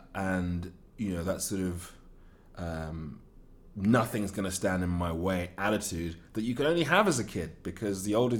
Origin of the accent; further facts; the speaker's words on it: United Kingdom; accent: British; I'm sure there are very few, you know, American people or North American people who would in any way think that I was, you know, that my accent wasn't very British, you know.